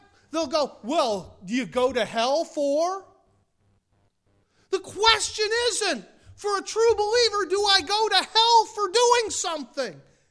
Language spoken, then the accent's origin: English; Mansfield, Pennsylvania, United States; When I was growing up in Mansfield, Pennsylvania, our basketball team went to the state championships, little tiny Mansfield.